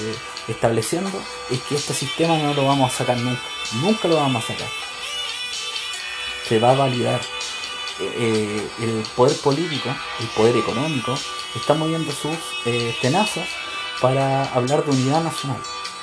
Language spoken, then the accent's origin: Spanish; Chile; todos somos chilenos